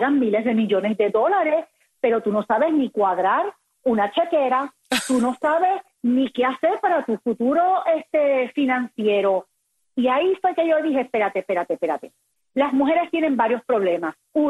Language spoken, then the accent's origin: Spanish; Puerto Rico; yo vengo de una familia muy humilde de Puerto Rico. Yo soy boricua.